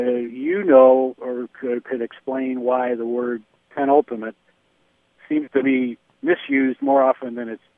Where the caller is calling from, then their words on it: West Lafayette, Indiana, United States; I'm from West Lafayette, Indiana.